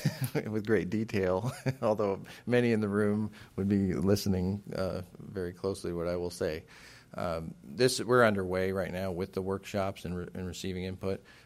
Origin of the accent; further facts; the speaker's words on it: Los Angeles, California, United States; One of the most glaring examples to me is near where I grew up in Los Angeles, on the kind of the suburban fringe.